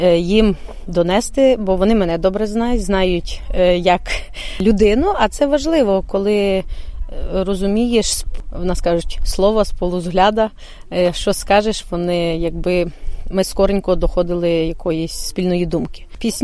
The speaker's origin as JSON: {"language": "Ukrainian", "town": "Svarytsevychi", "region": "Rivne Oblast", "country": "Ukraine", "tie": "born or raised there", "lives_now": "Poland", "said": "Брала до репертуару пісні з свого села, звідки я родом, село Сварицевичі Добровицького району."}